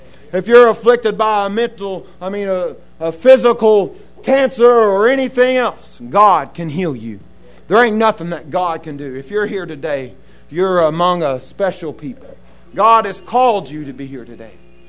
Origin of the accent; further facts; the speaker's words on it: Russellville, Arkansas, United States; I'm from Russellville, Arkansas. Had to specify which Russellville.